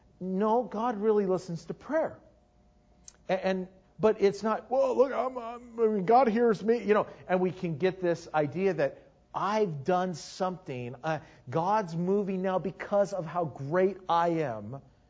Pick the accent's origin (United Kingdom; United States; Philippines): United States; That's because I'm an American.